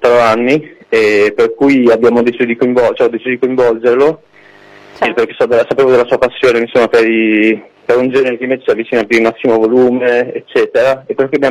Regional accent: Rimini, Emilia-Romagna, Italy; lui è pugliese, io sono di Rimini, quindi tornavamo per l'estate a casa

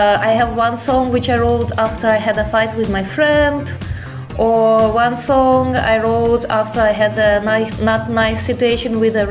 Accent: Kerch, Crimea, Ukraine; born there; first language Russian; English is a second language; now in Kyiv, Ukraine; Well, I live in Kiev, but I was born in Kerch, which is in Crimea.

